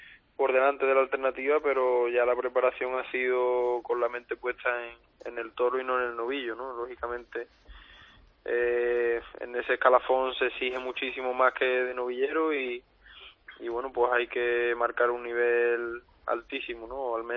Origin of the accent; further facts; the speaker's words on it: Olivenza, Extremadura, Spain; eso tanto aquí en mi tierra en Olivenza como en todo sitio